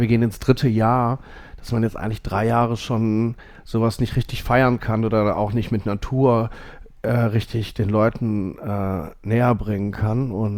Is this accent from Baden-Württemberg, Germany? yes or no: no; Essen, North Rhine-Westphalia, Germany; aber ich komme aus Essen-Borbeck.